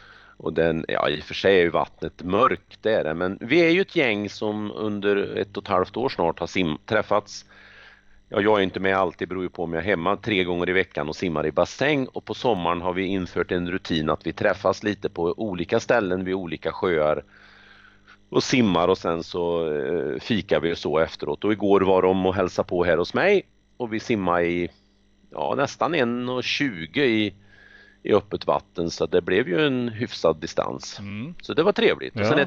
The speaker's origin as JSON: {"language": "Swedish", "town": "Filipstad", "region": "Värmland", "country": "Sweden", "tie": "born or raised there", "said": "trots att jag är liksom uppväxt här i Filipstad"}